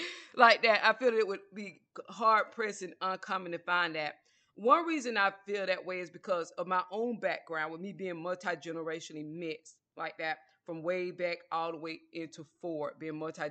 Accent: United States; because I'm from the United States, and I feel that you're gonna be hard pressed to find an American family

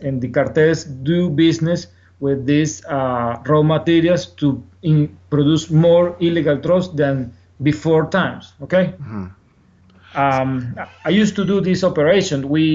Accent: San Cristóbal, Táchira, Venezuela; English is a second language; And by the way, in El Táchira, we are originals from San Cristóbal.

